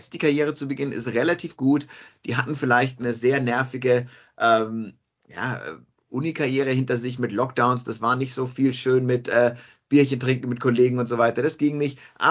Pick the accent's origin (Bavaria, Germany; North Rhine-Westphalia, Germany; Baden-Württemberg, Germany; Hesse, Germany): Bavaria, Germany; Munich; ich komme aus München ursprünglich